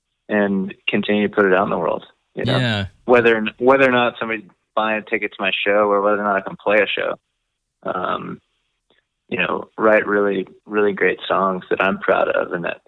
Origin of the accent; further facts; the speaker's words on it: Houston, Texas, United States; Grew up in Houston, you know, went to college and graduated and moved up here to be with my girl.